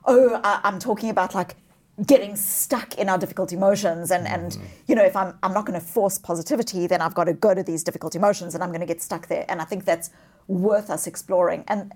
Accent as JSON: {"language": "English", "country": "South Africa", "tie": "born there", "said": "I was born in South Africa. I was born as a child, as a white child in the white suburbs of apartheid South Africa."}